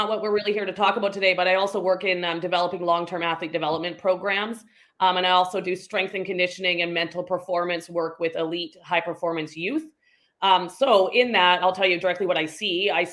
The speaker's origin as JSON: {"language": "English", "region": "British Columbia", "country": "Canada", "tie": "born or raised there", "said": "I grew up on Vancouver Island in British Columbia."}